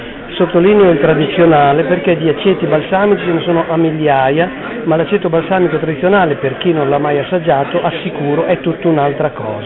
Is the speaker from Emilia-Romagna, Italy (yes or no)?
yes; Vergato, Emilia-Romagna, Italy; è ambientato proprio in Emilia, naturalmente con i miei romanzi, e per l'esattezza nel mio paese d'origine, che è Vergato.